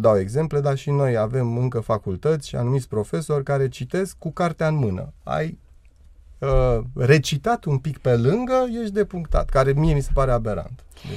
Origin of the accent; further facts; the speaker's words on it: Romania; Pentru noi ca români este o mare provocare că întreg modelul educațional la care suntem supuși